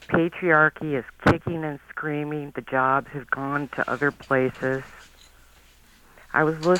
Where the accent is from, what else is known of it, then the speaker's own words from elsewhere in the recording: Gary, Indiana, United States; Having come up in Gary, Indiana, gone to school there, being culturally Indian with white blonde hair, I can get over it.